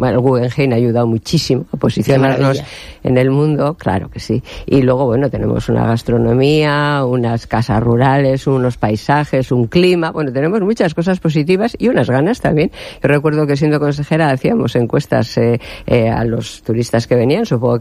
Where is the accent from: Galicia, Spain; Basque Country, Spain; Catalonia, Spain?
Basque Country, Spain; Digo, ¿cómo que no soy vasca? Yo soy vasca.